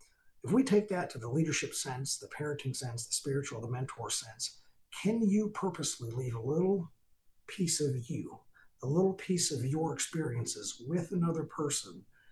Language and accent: English; England, United Kingdom; So they know I'm English.